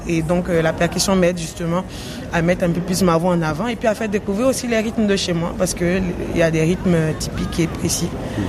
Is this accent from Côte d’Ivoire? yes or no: yes; Bouaké, Vallée du Bandama, Côte d’Ivoire; Je suis de Boaké, précisément de Diabo par mon père et de Botro par ma mère, voilà. Donc une baoulé pure sang.